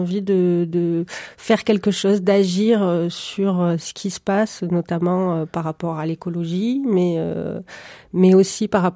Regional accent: Toulouse, Occitanie, France; Alors moi, je suis née à Toulouse et j'ai grandi dans la banlieue toulousaine

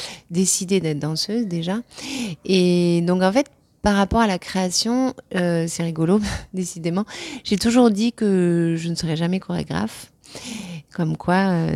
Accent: Carcassonne, Occitanie, France; also born or lived in Montpellier / Istres; je suis native de Carcassonne. Je suis née à Carcassonne.

